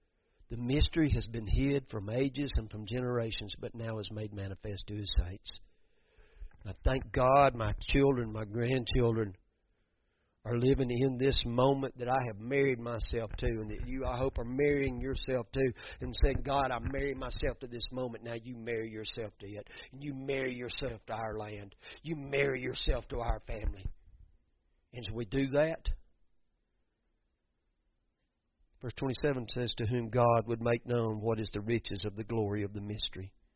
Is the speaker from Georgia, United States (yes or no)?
yes; Georgia, United States; We're the family from Georgia. 300 people there, but we're the family from Georgia.